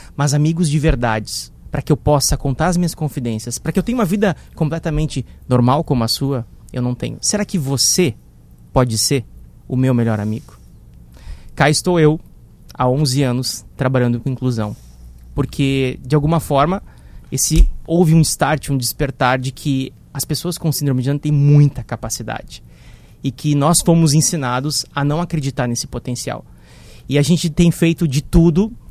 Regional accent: São Luís Gonzaga, Brazil; sou natural de São Luís Gonzaga

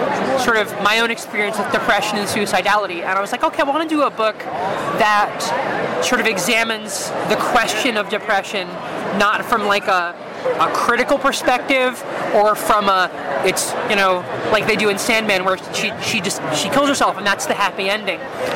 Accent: Virginia, United States; Yeah, I'm from Virginia, so I know how it is.

